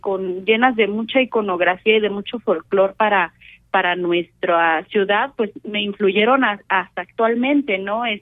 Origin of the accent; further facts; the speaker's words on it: Querétaro, Mexico; soy artista queretana